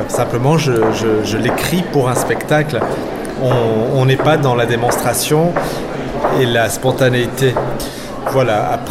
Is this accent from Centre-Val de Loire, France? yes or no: no; Lyon, Auvergne-Rhône-Alpes, France; Moi, je suis né à Lyon et je vis à Lyon. Mais je travaille à Paris, donc je fais tout le temps des allers-retours.